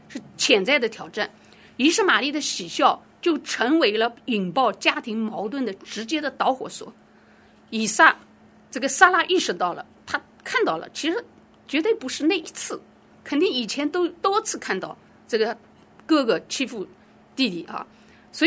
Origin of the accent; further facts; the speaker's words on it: China; 我们中国人一般都是10个月到12个月对吧